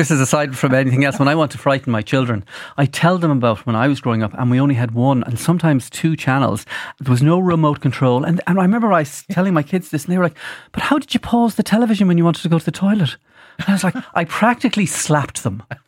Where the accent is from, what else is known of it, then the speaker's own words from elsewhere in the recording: Ireland; as Irish people, we instinctively don't trust the pickers in Tesco's, Dunnes